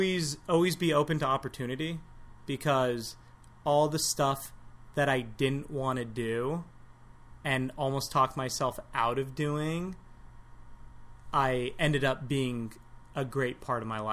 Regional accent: United States; born there; So my family's Iranian, I'm Persian, Iranian, whatever, but I was born in America, so I'm also American.

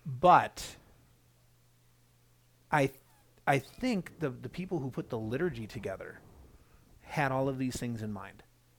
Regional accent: Mequon, Wisconsin, United States; I came from Mequon area when I was going through school, and in the Mequon area in Wisconsin, they were notorious for having half a million dollar homes that were empty

